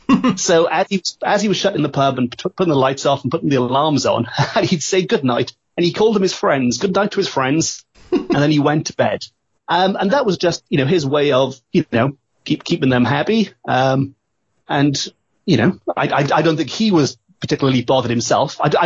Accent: Port Talbot, Wales, United Kingdom; I grew up in Port Talbot, not far from the pub.

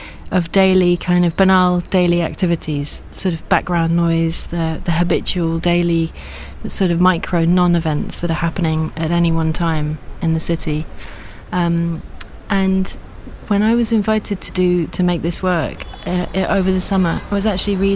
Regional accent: London, United Kingdom; I'm from South London and I remember taking the bus

